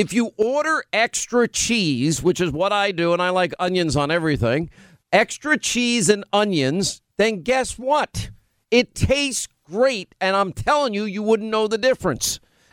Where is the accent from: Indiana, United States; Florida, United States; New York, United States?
New York, United States; Long Island; Well, remember, I grew up in Long Island